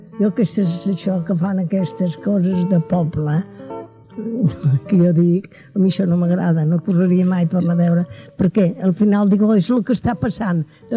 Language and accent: Catalan; Catalonia, Spain; Jo sóc catalana i m'agradaria que això no es perdés